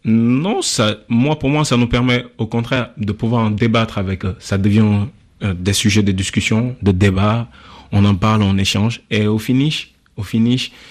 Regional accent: Senegal; also born or lived in Abidjan, Côte d'Ivoire; je suis né à Abidjan. Après, je suis au Sénégal, j'ai grandi là-bas. Durant les vacances, je suis un peu à Bamako, parfois à Conakry.

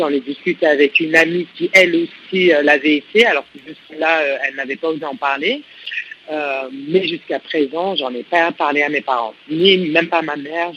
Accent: Île-de-France, France; also born or lived in Senegal; d'origine qui est le Sénégal et je suis rentrée vers l'âge de 6 ans. Donc en fait, j'ai une éducation occidentale, j'ai grandi en région parisienne

